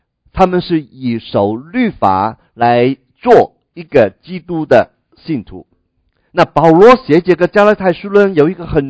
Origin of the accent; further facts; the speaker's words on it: China; 比方说我们中国人当我们还没信耶稣之前，我们可能多多少少又受中国文化的影响，